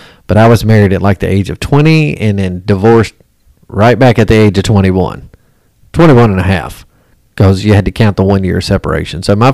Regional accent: York, South Carolina, United States; I'm from the York Rock Hill area, born and raised.

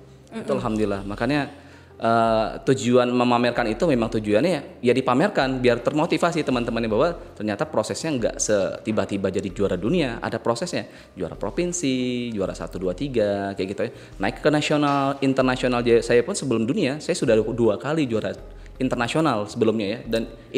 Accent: Bireuen, Aceh, Indonesia; born there; Aceh, lahir di Biren.

